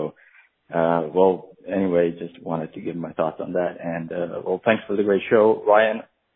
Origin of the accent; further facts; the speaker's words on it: Latvia; I'm from Latvia, and I have never seen this film before